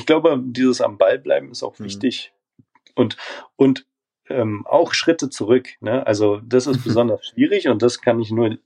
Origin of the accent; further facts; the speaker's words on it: Berlin, Germany; ich meine, ich komme ja aus Berlin